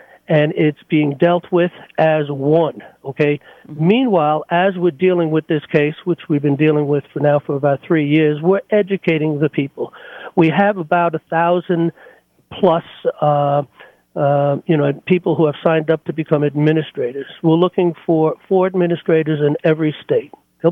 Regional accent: New York, United States; And I come from New York. I live in New York. I was born and raised in New York.

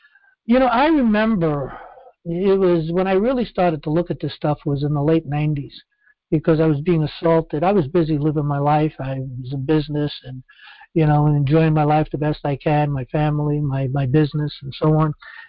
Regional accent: United States; and I'm an American myself, and I'm sorry to say we're the most dumbest.

